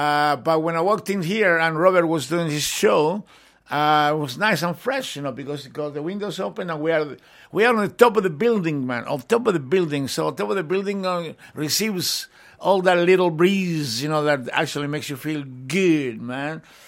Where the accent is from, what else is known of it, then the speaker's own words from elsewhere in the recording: Catalonia, Spain; Believe I'm from Catalonia, man. I grew up with these guys' music